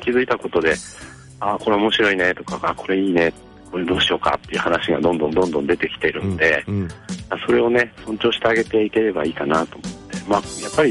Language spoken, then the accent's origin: Japanese; Miyagi, Japan; 僕もお話した通り宮城からこっちに来てるじゃないですか、